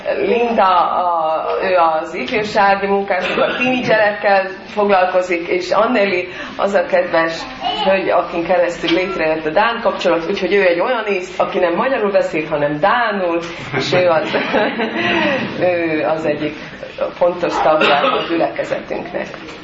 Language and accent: Hungarian; Estonia; a kárpátaljai dédnagyapám református lelkész volt, én ott nőttem fel, Észtországban születtem, ott nőttem föl, de a nyarainkat valóban Kárpátalján töltöttünk.